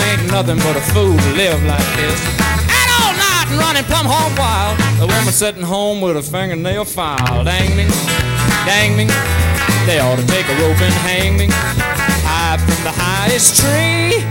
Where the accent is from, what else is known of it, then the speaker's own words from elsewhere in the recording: Arkansas, United States; I say that jokingly because I'm from Arkansas myself.